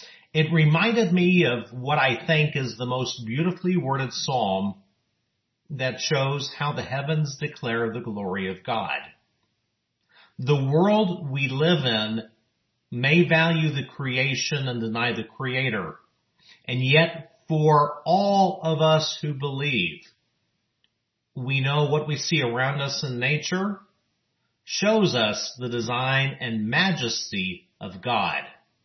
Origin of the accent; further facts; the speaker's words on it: El Paso, Texas, United States; with Sabbath Bible Study. In my hometown of El Paso, Texas, I serve on the board of directors of a local nonprofit organization